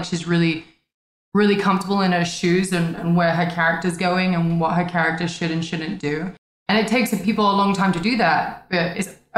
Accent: United Kingdom; But people assume because we're both British, right?

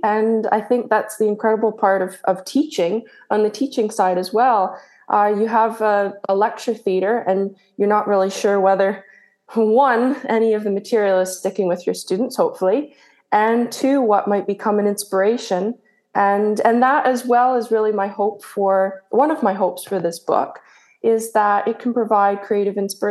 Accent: Ontario, Canada; now in St Andrews, United Kingdom; I'm originally from Canada. I have grown up on a ginseng farm in Ontario, and I came to St. Andrews for university.

